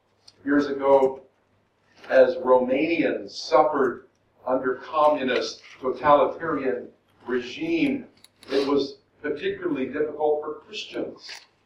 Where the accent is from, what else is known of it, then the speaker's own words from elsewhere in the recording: Los Angeles, California, United States; moved away; also born or lived in Uganda; I didn't realize that growing up in Los Angeles, but when we moved to Uganda and were living among the Mukwara people